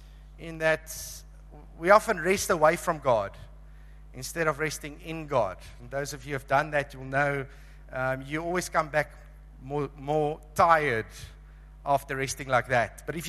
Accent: Cape Town, Western Cape, South Africa; I'm from Cape Town.

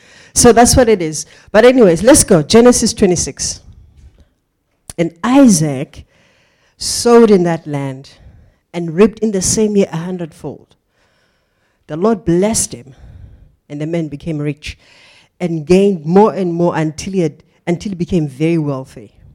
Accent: Virginia, Free State, South Africa; You know, I'm from the Free State, and I'm from a mining town called Virginia. It is a mining town

